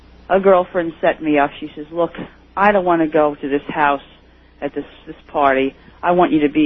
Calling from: Woodbridge, New Jersey, United States; from Woodbridge, New Jersey.

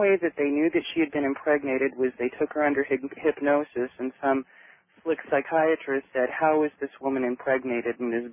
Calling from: Denver, Colorado, United States; I'm calling from Denver

